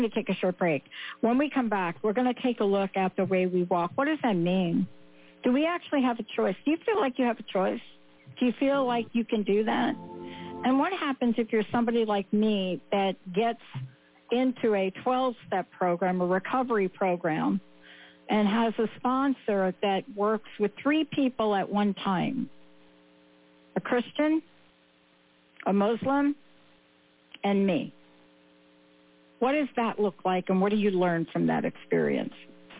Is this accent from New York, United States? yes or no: yes; New York City, New York, United States; I'm a kid from the Bronx. I grew up in New York City.